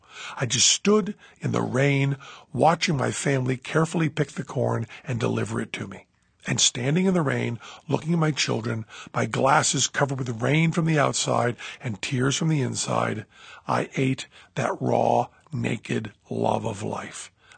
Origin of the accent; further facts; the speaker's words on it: Massachusetts, United States; I'm from Western Massachusetts, and I've gone to farms to get corn that had been picked just an hour before.